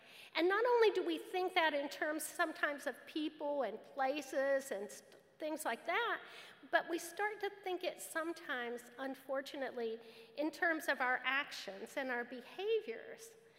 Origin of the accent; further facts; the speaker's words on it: United States; I was raised on a farm. I was raised in Jackson County on a farm.